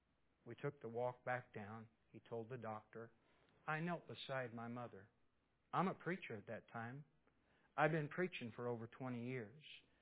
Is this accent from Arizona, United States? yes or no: no; Missouri, United States; my father went to the home where I was raised at in Missouri.